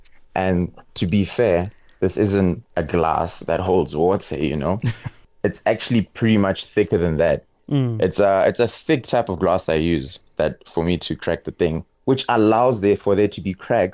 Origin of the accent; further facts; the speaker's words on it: Polokwane, Limpopo, South Africa; We don't have art school in where I'm from. I'm from Polokwane and we're really quite limited in that type of resources, you know?